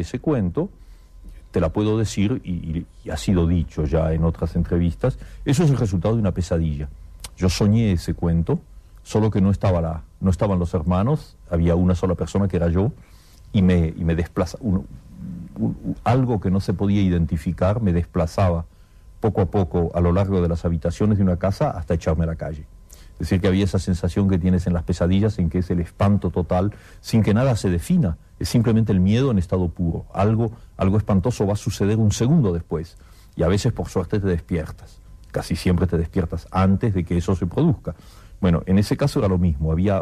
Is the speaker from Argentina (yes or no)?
yes; Argentina